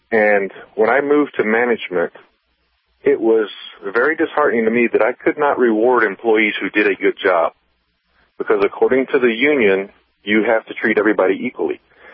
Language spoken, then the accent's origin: English; the South, United States; now in Michigan, United States; I actually moved to Michigan in 2002, and I am from the South, so I never dealt with unions or even really knew what a union was all about.